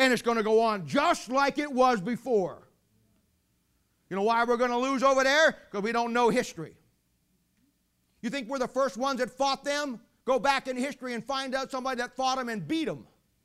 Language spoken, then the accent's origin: English; United States; I'm an American. We're big, tough, and strong.